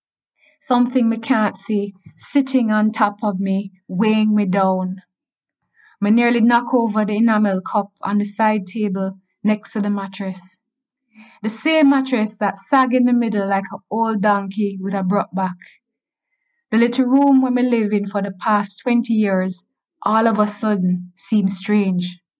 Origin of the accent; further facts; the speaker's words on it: Jamaica; I'm from Jamaica.